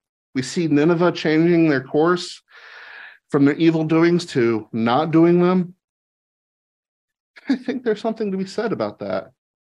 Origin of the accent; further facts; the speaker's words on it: Knoxville, Tennessee, United States; As you know, I'm from Knoxville